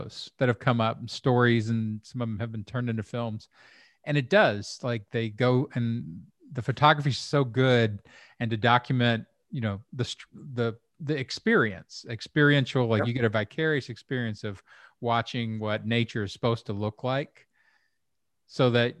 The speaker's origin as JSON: {"language": "English", "town": "Louisville", "region": "Kentucky", "country": "United States", "tie": "born or raised there", "said": "I'm from Kentucky, but I was in a suburb like Louisville, like on the edge of the city of Louisville. So there was rural around us."}